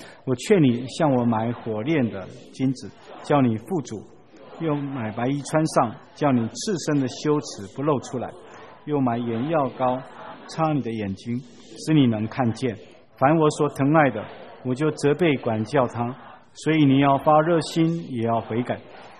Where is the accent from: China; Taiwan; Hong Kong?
Taiwan; 我觉得我们台湾人特别喜欢二元论